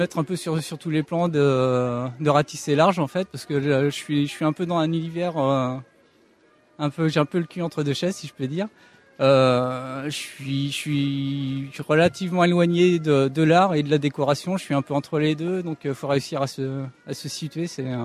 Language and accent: French; Pays de la Loire, France; Je suis originaire du coin de la Sarthe